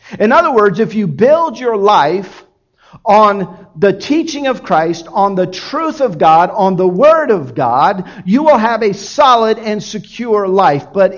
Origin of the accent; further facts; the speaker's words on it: Miami, Florida, United States; Despite the fact that I grew up in Miami, I was never really drawn to the beach in a big way